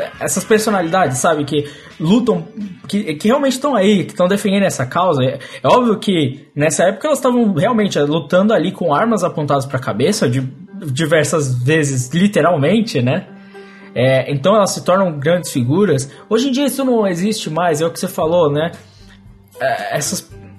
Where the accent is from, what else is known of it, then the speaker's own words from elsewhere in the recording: Portugal; Os dois somos portugueses e é isso, sabe?